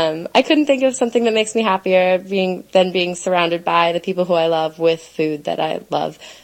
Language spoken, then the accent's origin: English; Clearwater, Florida, United States; now in Brooklyn, United States; I'm from Clearwater, Florida, but I currently live in Brooklyn, New York, working in photography.